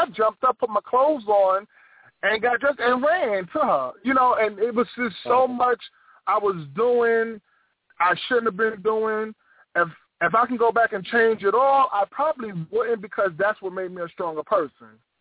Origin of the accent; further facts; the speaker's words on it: Brooklyn, New York, United States; that was the attitude growing up in Brooklyn for, I think, all the children, because you're not guaranteed life.